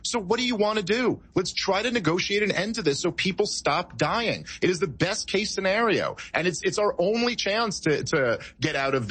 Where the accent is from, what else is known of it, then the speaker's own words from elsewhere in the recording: United States; I'm an American.